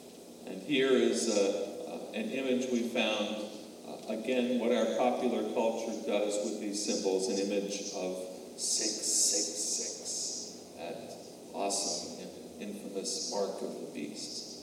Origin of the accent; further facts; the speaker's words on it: New York, United States; I'm a New Yorker. My idea of survival is to order in Chinese food.